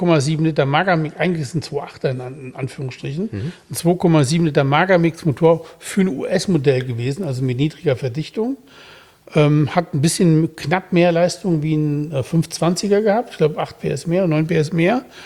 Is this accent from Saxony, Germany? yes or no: no; North Rhine-Westphalia, Germany; Ich bin ja im Siegerland groß geworden.